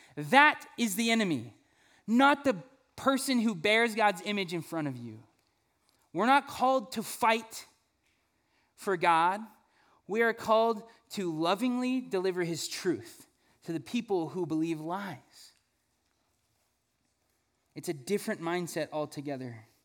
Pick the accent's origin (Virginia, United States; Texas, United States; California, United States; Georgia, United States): California, United States; Fresno; I'm from Fresno, and there's an ag town, okay?